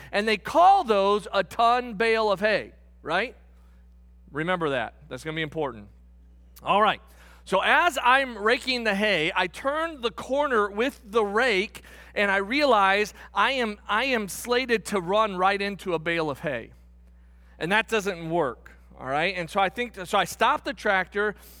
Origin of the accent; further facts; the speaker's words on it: St. Louis, Missouri, United States; I will tell you up front, I grew up here in St. Louis.